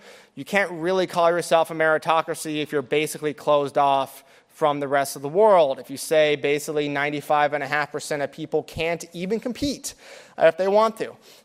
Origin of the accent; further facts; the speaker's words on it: California, United States; That's one of the reasons why in my home state, I'm from California originally